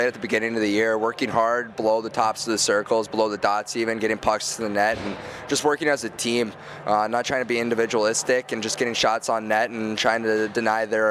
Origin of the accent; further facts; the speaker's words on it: Fairbanks, Alaska, United States; growing up in Fairbanks, Alaska, right, you don't have a lot of opportunity to spend a lot of time outside in the winter